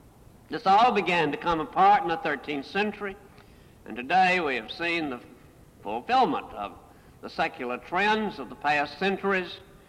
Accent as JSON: {"language": "English", "region": "South Carolina", "country": "United States", "tie": "born or raised there", "said": "community in which I grew up in South Carolina in the 1930s was no longer Christendom, but it was Protestantism."}